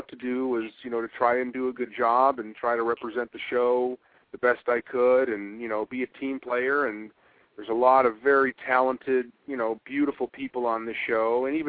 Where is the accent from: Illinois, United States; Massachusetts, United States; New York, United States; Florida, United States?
Illinois, United States; Chicago; when I was growing up in Chicago, I do know that when I was 8, 9 years old, watching the Rose Bowl, we had 10 feet of snow outside my window